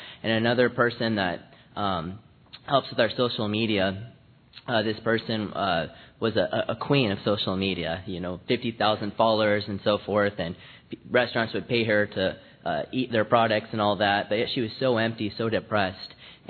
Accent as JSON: {"language": "English", "region": "Colorado", "country": "United States", "said": "I'm from Colorado"}